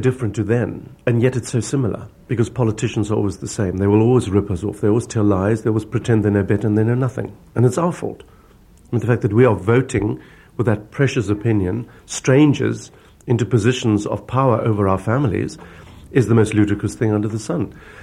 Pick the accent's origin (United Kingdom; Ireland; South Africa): South Africa; As a South African optimist, that means that I expect the worst